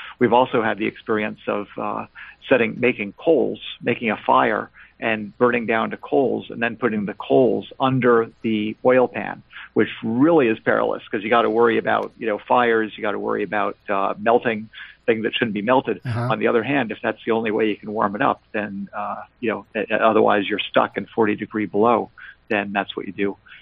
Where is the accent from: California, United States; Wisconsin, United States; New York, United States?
New York, United States; Port Washington; born or raised there; also born or lived in Montreal, Canada